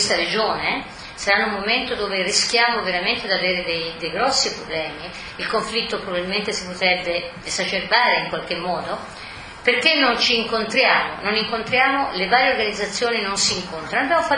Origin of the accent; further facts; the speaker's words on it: Sri Lanka; E io vengo dallo Sri Lanka